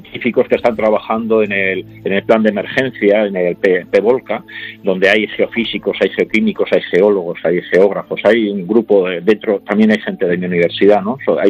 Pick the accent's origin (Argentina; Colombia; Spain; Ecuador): Spain; Salamanca, Castile and León; accent: salmantino; moved away as an adult; now in Canary Islands, Spain; Yo, bueno, soy de Salamanca, pero llevo 40 años viviendo.